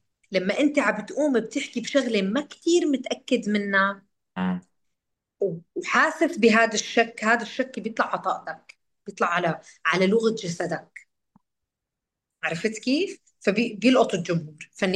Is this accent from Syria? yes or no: yes; Syria; حتى نحن عندنا بسوريا في ناس تقول حبا، ما بتقول مرحبا